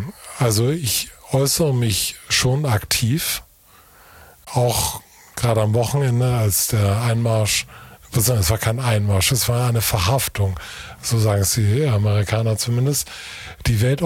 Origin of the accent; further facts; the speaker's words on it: Hamburg, Germany; Ich bin ja im Blankeneser aufgewachsen, insofern kenne ich das Treppenviertel sehr gut.